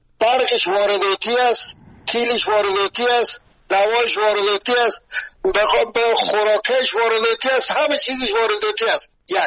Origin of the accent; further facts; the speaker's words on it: Afghanistan; ما همه ما که از افغانستان هستیم